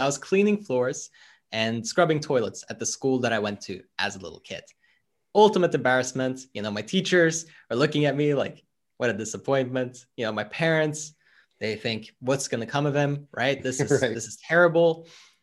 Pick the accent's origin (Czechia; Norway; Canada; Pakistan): Norway; so I'm originally from Norway, but I'd spent 1 year as an exchange student in the UK.